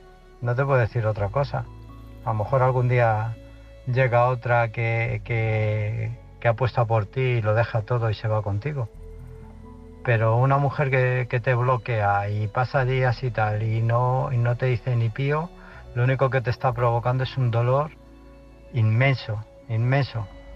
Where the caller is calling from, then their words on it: Illescas, Castilla-La Mancha, Spain; de Illescas.